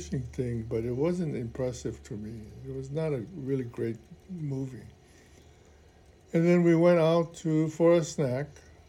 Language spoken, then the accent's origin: English; Honolulu, Hawaii, United States; I'm from Honolulu, which is considered the big slicker city. So I was not to be trusted.